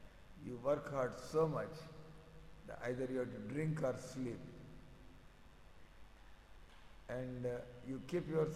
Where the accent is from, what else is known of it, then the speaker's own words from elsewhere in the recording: Kurukshetra, Haryana, India; People in Kurukshetra, no, we are from Kurukshetra. There are people in Kurukshetra, most of the people.